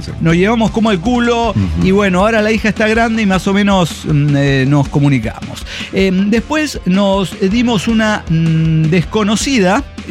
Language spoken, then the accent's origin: Spanish; Puebla, Mexico; now in Acuña, Mexico; La historia de por qué soy poblano. Vivo en Acuña y tengo una hija en Monclova.